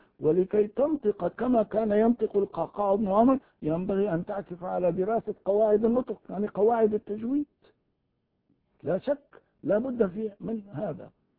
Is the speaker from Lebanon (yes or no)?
no; Damascus, Damascus Governorate, Syria; first language Kurdish; Arabic is a second language; ولدت من أبوين أعجميين، أنا كردي الأصل، وقد رحل والدي إلى هذه الشام المباركة، إلى دمشق هذه، وأنا لا أعلم إلا اللغة الكردية، ووالداي أيضا لا يتقنان إلا اللغة الكردية،